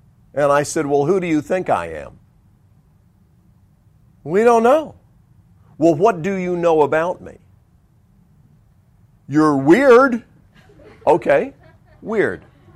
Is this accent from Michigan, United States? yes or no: no; Montreat, North Carolina, United States; What if I told you that I'm from Montreat, North Carolina," which is where I was from at that time.